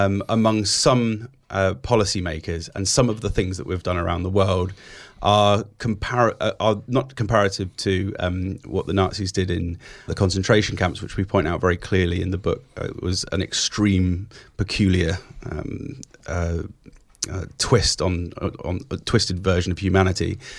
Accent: United Kingdom; It's just that, you know, we're British, so we're kind of responsible for what the British government do.

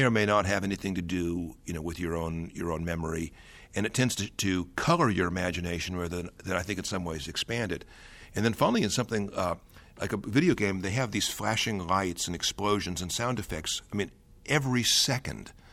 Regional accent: United States; I'm an American, I love America

